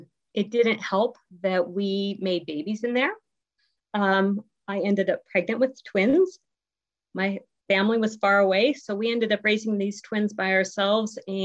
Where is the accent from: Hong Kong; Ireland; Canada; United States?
Ireland; I should have told you that I'm Irish